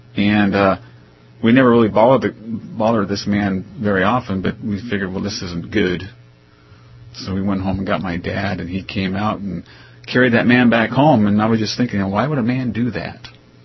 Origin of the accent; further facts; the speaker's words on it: International Falls, Minnesota, United States; When I was growing up in International Falls, Minnesota, my dad was a border patrolman on the border there.